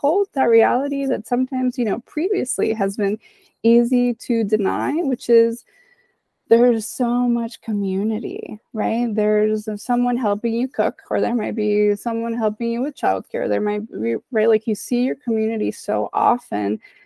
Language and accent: English; Dominican Republic; I'm from the Dominican Republic. Those things are super important culturally, as well as food and other things.